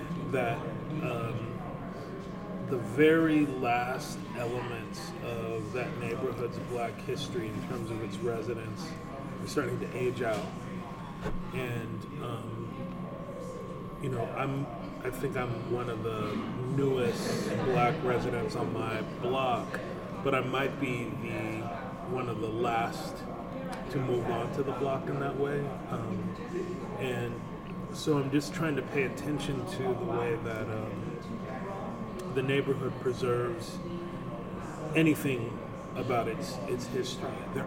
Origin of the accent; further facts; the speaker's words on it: Terre Haute, Indiana, United States; and I grew up in Terre Haute.